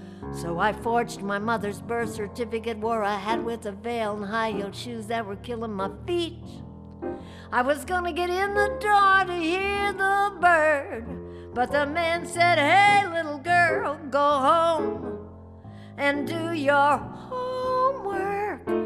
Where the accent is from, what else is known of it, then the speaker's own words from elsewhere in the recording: Pennsylvania, United States; also born or lived in Detroit; Born in Detroit, Michigan, November the 18th, 1928, Mickey Mouse's birthday. But my mother was barely 17 years old and she couldn't raise me, so she sent me to live with my grandparents in a small coal mining town in Pennsylvania